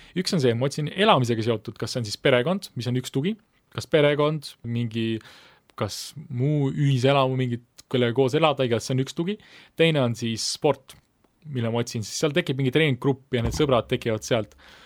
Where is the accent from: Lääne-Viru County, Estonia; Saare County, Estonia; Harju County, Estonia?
Harju County, Estonia; Tallinn; ma olen õpilane, Tallinnast